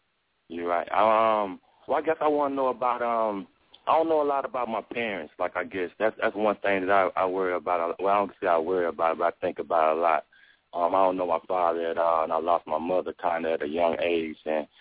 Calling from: Dallas, Texas, United States; I'm calling from Dallas, Texas.

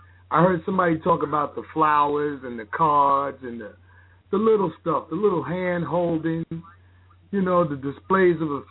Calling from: New York, United States; I'm from New York.

